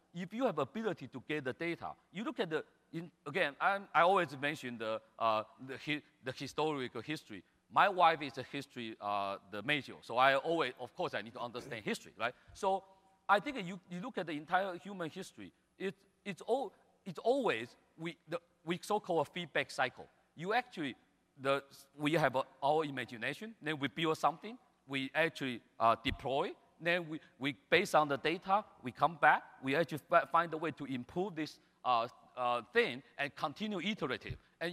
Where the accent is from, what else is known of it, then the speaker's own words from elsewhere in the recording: Beijing, China; English is a second language; Well, I come from Beijing. Every day, people talking about smog and all this stuff.